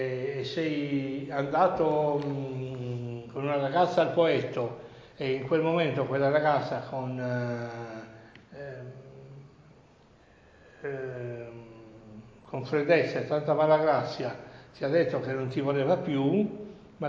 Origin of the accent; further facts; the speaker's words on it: Sassari, Sardinia, Italy; se voi mi chiedete adesso che cosa facevo da bambino a Sassari, vi dico dove vivevo, di che colore erano le mura di casa